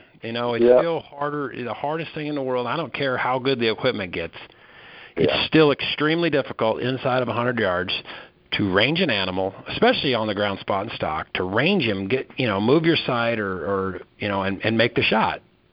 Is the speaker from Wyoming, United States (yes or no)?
yes; Wyoming, United States; I grew up in Southwest Wyoming.